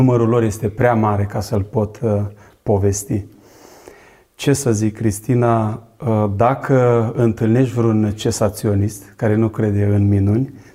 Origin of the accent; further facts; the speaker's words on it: Bacău, Bacău County, Romania; also born or lived in Onești; now in Arad, Romania; eu vin din Bacău, m-am născut în Onești, sunt în Arad de 20 de ani aproape